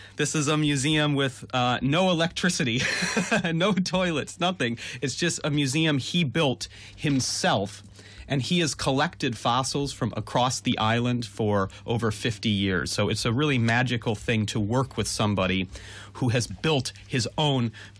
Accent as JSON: {"language": "English", "region": "Illinois", "country": "United States", "said": "So in America, I'm from the Chicago area and my family has lived there for over 100 years"}